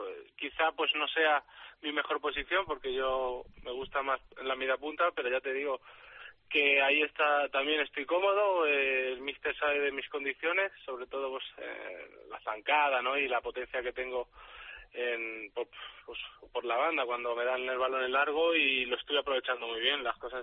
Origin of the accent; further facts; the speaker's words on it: Madrid, Community of Madrid, Spain; also born or lived in China; quería un equipo de Madrid, quería estar aquí en casa con la familia